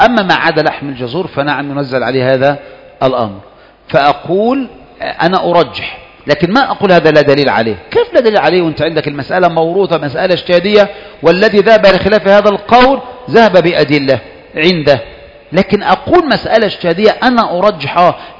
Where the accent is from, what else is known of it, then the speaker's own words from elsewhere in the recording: Egypt; ولهذا تجد عندنا في مصر ورثنا منذ الصغر ان كتب الفقه نيل الاوطار سبل السلام